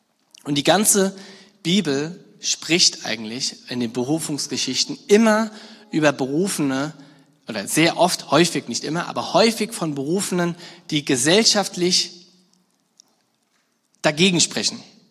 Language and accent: German; Rhineland-Palatinate, Germany; Ich komme aus der Nähe von Mainz und in einem Nachbarort, wo ich groß geworden bin